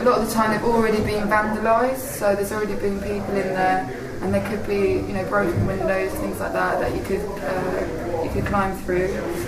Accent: London, United Kingdom; I'm from London

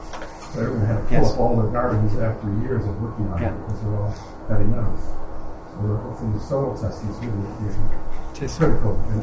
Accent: Chicago, Illinois, United States; now in Sheffield, United Kingdom; Hi. I'm from Chicago, and there are the gardens.

